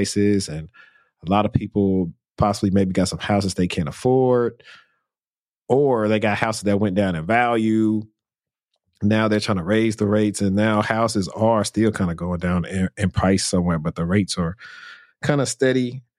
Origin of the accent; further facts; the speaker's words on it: Louisiana, United States; I'm from Louisiana.